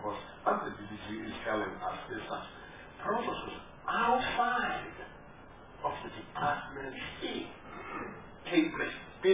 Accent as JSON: {"language": "English", "country": "South Africa", "said": "And I'm also South African, and I'm not very young."}